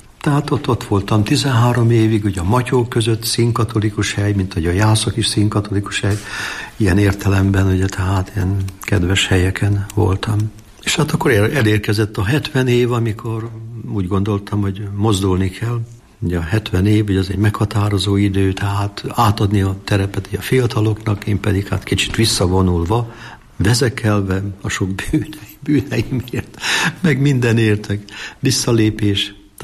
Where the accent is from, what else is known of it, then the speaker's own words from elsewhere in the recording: Jászapáti, Jász-Nagykun-Szolnok, Hungary; born there; én jászapáti születésű vagyok